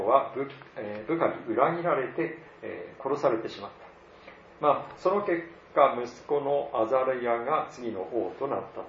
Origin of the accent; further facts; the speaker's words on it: Tohoku, Japan; 私の田舎、東北の田舎でももう高いところにはほとんど神社というのがあったり